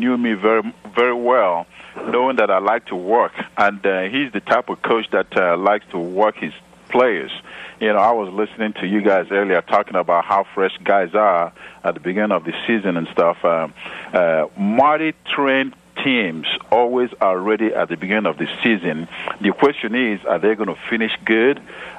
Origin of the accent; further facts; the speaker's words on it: Nigeria; growing up in Nigeria, I didn't know how hard players have to work